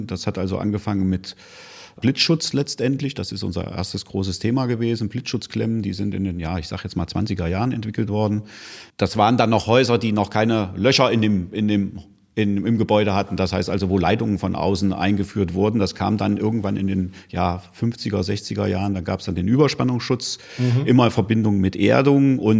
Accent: Kassel, Hesse, Germany; born there; Selbst bin ich in Kassel geboren, bin Kasselaner, da gibt es ja Unterschiede. Mhm. Da ich in Kassel geboren bin, bin ich halt auch Kasselaner.

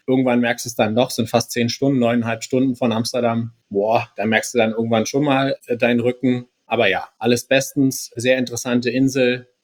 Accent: Freiburg, Baden-Württemberg, Germany; Ich hätte als Freiburger hätte ich genauso reagiert.

